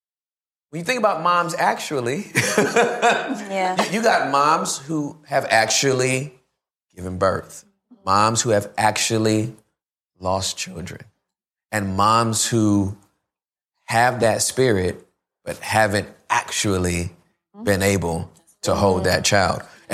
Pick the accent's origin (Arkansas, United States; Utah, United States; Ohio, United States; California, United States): California, United States; Inglewood; born there; I was born in Inglewood, California. I was labeled at risk by the time I was in sixth grade.